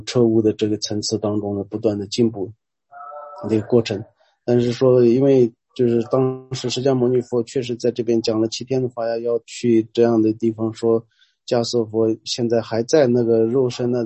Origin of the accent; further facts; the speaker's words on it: Yunnan, China; 就是我们云南那边也有个鸡足山嘛